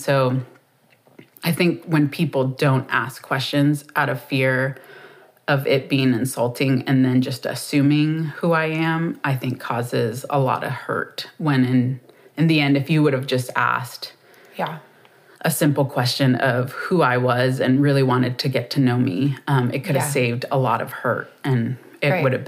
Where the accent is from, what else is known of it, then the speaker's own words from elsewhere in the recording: Honduras; even growing up in Honduras, of like, it is assumed that we will be late.